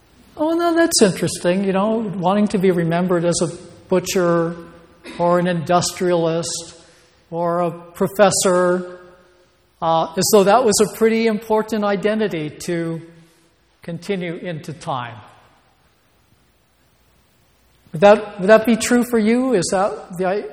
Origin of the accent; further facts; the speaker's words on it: United States; I'm male, I'm white, I'm American